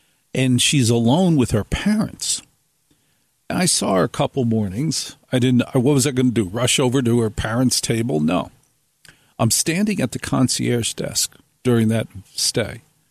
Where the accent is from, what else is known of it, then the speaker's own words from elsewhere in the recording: New Jersey, United States; I'm like a total jerk. I'm a guy from Jersey.